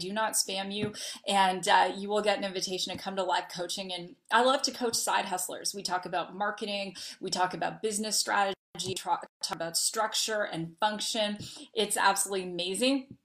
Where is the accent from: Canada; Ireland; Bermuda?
Canada; now in United States; I'm originally Canadian, I live in the US